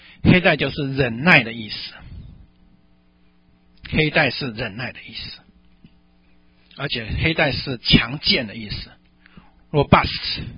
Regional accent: China; 到今天也一样，我们中国人讲说什么钱不露白嘛，是吧？

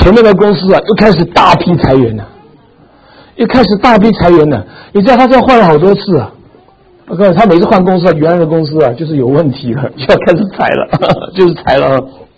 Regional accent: China; 你知道，特别我们中国人都是打乖乖牌的。

